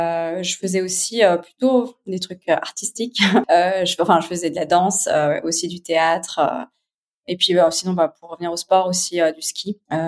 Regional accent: Geneva, Switzerland; born there; Alors, je suis née à Genève, j'ai 36 ans

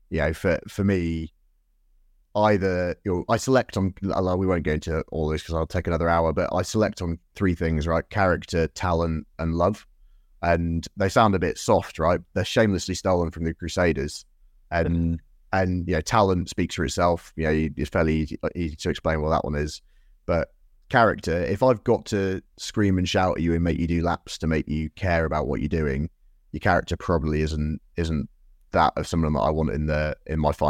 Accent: Northern England, United Kingdom; with a name like … my heritage is very much South Wales. So, I refer to myself as a proud Welshman, very much not a proud Englishman, despite the fact I grew up in the North.

